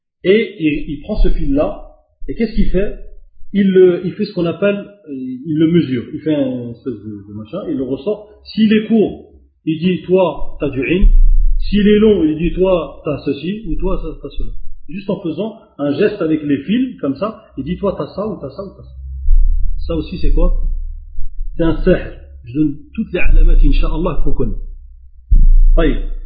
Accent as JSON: {"language": "French", "country": "Algeria", "said": "Ah, c'est de ma famille, hein. Je suis algérien, c'est de ma famille."}